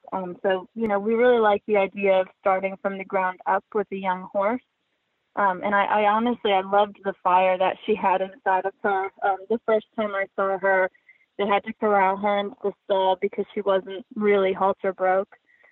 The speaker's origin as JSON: {"language": "English", "region": "New York", "country": "United States", "said": "Yeah, so I'm from Western New York, and there's just not really a huge market for sport horses up there."}